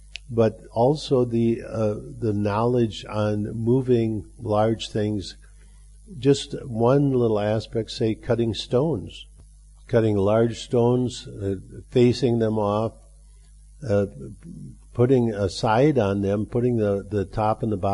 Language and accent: English; Minnesota, United States; When I grew up in Minnesota, we had an expression that winter gets the riffraff out.